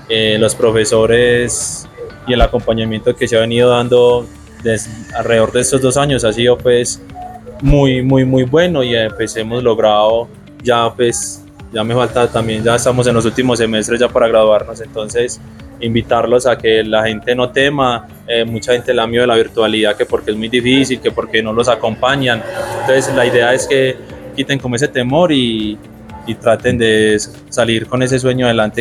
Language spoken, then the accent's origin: Spanish; Sonsón, Antioquia, Colombia; yo soy del municipio de Sonsón, soy campesino del municipio de Sonsón